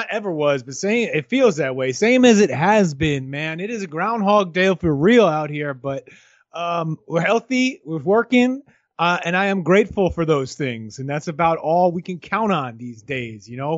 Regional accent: New England, United States; now in Michigan, United States; At least I am from New England.

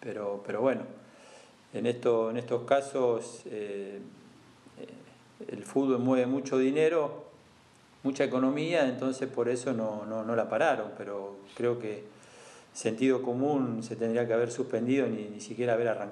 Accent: Argentina; Soy argentino, ¿qué te puedo decir?

